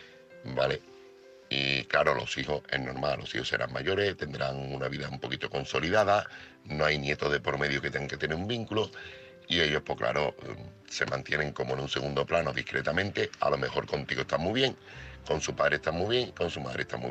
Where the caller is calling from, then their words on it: Seville, Andalusia, Spain; corresponsal de Sevilla